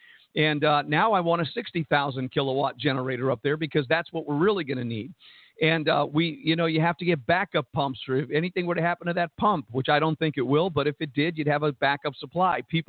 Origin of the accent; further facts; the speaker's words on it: Jersey City, New Jersey, United States; born there; also born or lived in San Diego; Now, you got to remember, I was born in Jersey City, New Jersey. I mean, we don't know how to farm.